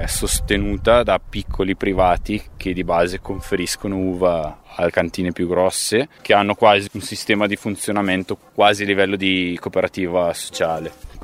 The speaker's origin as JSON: {"language": "Italian", "town": "Bergamo", "region": "Lombardy", "country": "Italy", "lives_now": "Valtellina, Italy", "said": "Sono bergamasco, dopo gli studi e aver fatto un po' di esperienza in giro, ho avuto la possibilità casualmente di venire a lavorare qui in Valtellina come operaio di campagna."}